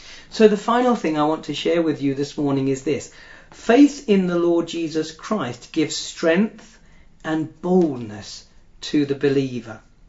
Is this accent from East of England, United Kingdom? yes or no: yes; Colchester, East of England, United Kingdom; my hometown of Colchester as a young man.